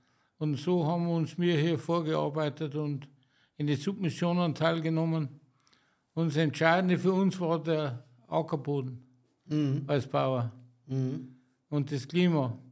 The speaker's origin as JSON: {"language": "German", "region": "Bavaria", "country": "Germany", "said": "als Bayer, als Landwirt, die meisten Stimmen."}